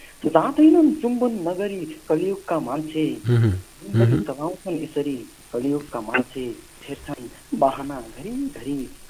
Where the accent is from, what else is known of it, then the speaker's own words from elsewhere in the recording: Panchapuri, Karnali Province, Nepal; now in Birendranagar, Nepal; म पश्चिम पञ्चपुरी 10 को मान्छे … हाल चाहिँ वीरेन्द्रनगरबाट।